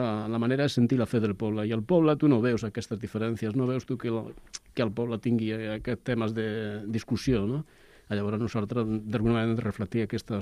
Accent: Badalona, Catalonia, Spain; Sí, soc badaloní.

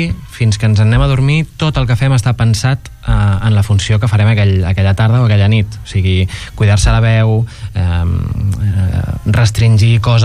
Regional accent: Terrassa, Catalonia, Spain; Sí, soc de Terrassa, soc terrassenc.

